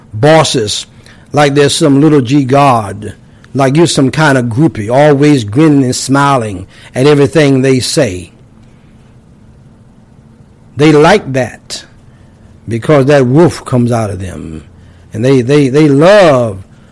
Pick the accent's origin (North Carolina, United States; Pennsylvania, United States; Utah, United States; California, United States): North Carolina, United States; also born or lived in New York; One in the country from my home state, or one of my home states of North Carolina. One in my other home state in New York.